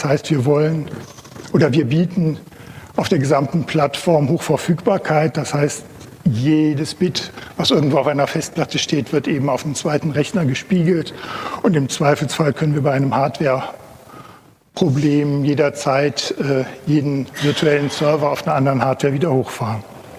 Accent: Krefeld, North Rhine-Westphalia, Germany; den habt ihr schon gehört. Ich komme aus Krefeld, das ist also so ziemlich ganz am anderen Ende Deutschlands, am linken Niederrhein.

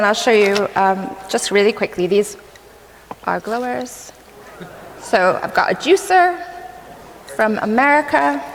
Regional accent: New York, United States; now in Newcastle, United Kingdom; I'm based in Newcastle, which is nearly all the way almost in Scotland, originally from New York, which is why I don't sound like I'm from Newcastle.

